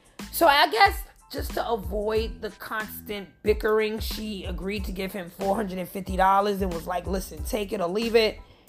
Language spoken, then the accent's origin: English; Bronx, New York, United States; when I was growing up, I lived, I'm from Walton Avenue. I'm from 165 in Walton.